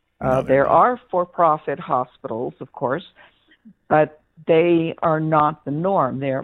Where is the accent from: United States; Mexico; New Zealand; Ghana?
United States; Texas; I grew up in Central Texas outside of Austin, and I remember the Catholic hospitals.